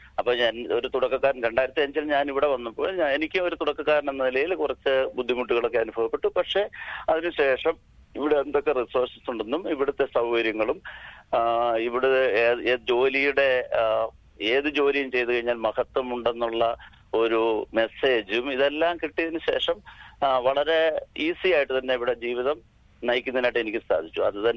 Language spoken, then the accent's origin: Malayalam; Onamthuruthu, Kerala, India; born there; കേരളത്തില് ഞാൻ ഓണന്തുരുത്ത് എന്ന് പറയുന്ന സ്ഥലത്താണ് ഞാൻ ജനിച്ചത്.